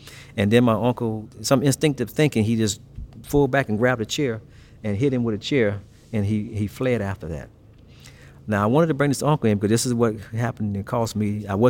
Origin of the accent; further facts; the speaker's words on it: North Carolina, United States; also born or lived in New York; I was born in New York. My father was killed violently. And so my mother got us out. I was maybe four. And we moved to North Carolina, which is that's where I actually grew up as a child.